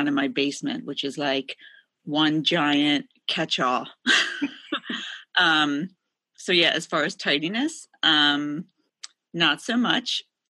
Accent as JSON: {"language": "English", "region": "Pennsylvania", "country": "United States", "said": "I'm also from Pennsylvania."}